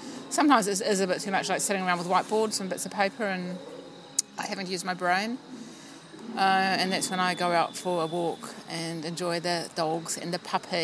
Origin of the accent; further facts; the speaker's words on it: Auckland, New Zealand; now in Nagpur, India; I'm from Auckland, New Zealand. Now in Nagpur for the International Council meeting.